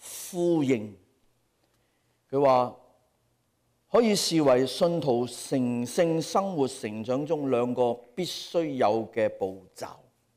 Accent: Hong Kong

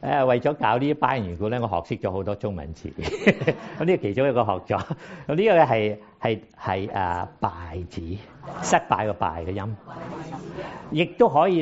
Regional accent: Guangzhou, Guangdong, China; 我知道，因为我是广州人。

